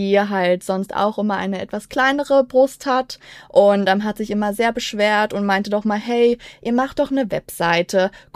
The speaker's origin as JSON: {"language": "German", "town": "Merdingen", "region": "Baden-Württemberg", "country": "Germany", "said": "wir kommen ja aus der Nähe von Freiburg und ja, eigentlich so ein ganz kleines Nebenörtchen neben Freiburg, und zwar Merdingen."}